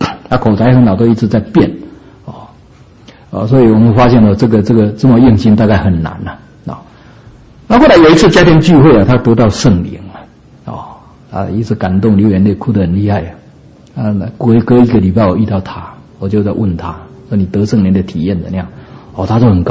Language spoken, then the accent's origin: Chinese; China; 因此我们中国人常常讲一句话